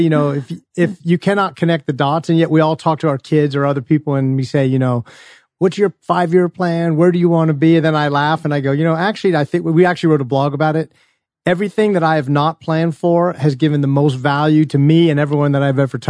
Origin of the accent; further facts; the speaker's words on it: Maryland, United States; So I grew up in Maryland, which is full of tobacco farms